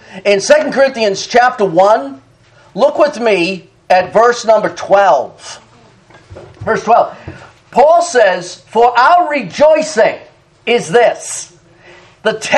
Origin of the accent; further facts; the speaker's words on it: Boston, Massachusetts, United States; You know, my heart breaks for the Bostonians. My hometown is Boston, as you all know.